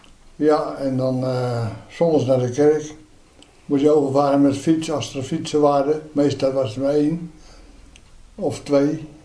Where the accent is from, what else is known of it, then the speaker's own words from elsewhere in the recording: Hoogmade, South Holland, Netherlands; Geboren in Hoogmade en daar groeiden we op.